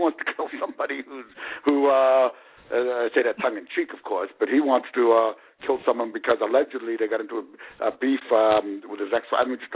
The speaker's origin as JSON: {"language": "English", "town": "Youngstown", "region": "Ohio", "country": "United States", "said": "You know, I'm from Youngstown, is mini Chicago, guys."}